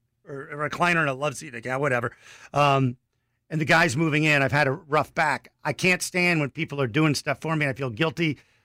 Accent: Philadelphia, Pennsylvania, United States; Philadelphia area.

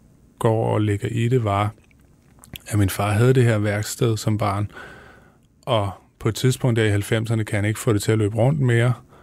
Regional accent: Viborg, Central Denmark Region, Denmark; Altså det at gå fra at være i en almindelig situation i Viborg, hvor jeg voksede op

